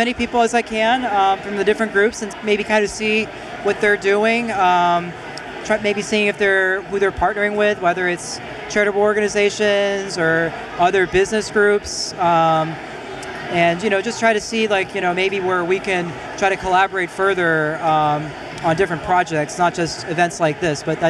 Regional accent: Atlanta, Georgia, United States; Yes, I was born in Atlanta and grew up in Atlanta. I did go to university in South Florida, Lynn University in Boca Raton.

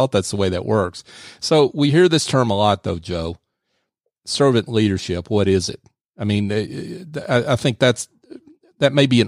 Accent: Scotland, United Kingdom; he's laughing at me because I'm Scottish and not Italian.

